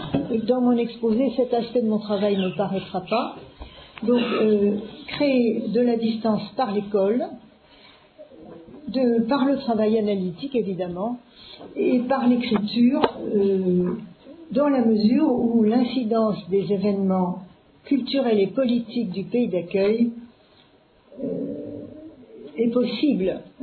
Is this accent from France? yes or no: yes; France; born there; puisque je suis née en France en 1934